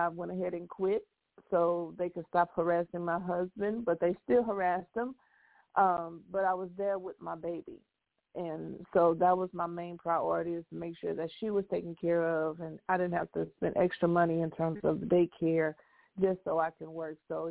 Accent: Texas, United States; Well, I am from Texas, the great state of Texas.

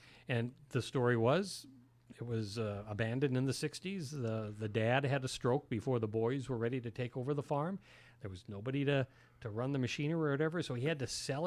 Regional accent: Fargo, North Dakota, United States; And I'm a city boy. I was grown and born and raised in Fargo

